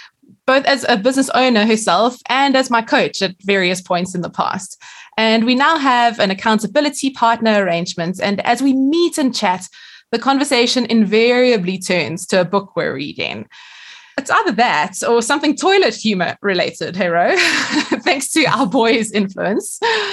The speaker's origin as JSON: {"language": "English", "country": "South Africa", "accent": "South African", "said": "Yes, I am proudly South African for sure."}